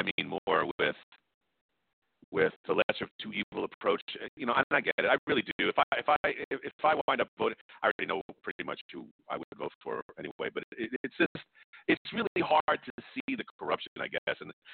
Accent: New York City, New York, United States; and believe me, I grew up in New York City

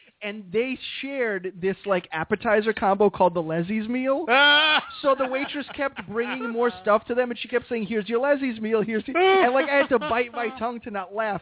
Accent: United States; It was like this unspoken thing that we're actually from the States.

